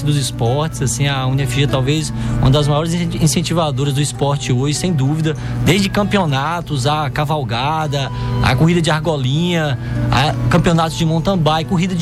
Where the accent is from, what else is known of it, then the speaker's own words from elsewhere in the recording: Guanambi, Bahia, Brazil; now in Pindaí, Brazil; Não, em Pindaí eu sou guanambiense, radicado lá. E agora eu já não sei de onde eu sou mais. De lá de cá, morei aqui, atualmente moro lá.